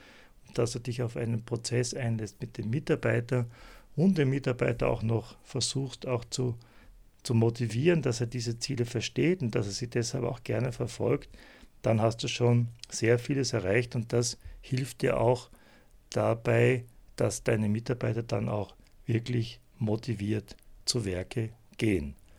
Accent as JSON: {"language": "German", "country": "Austria", "said": "oder bei uns in Österreich würde man sagen, den Portier"}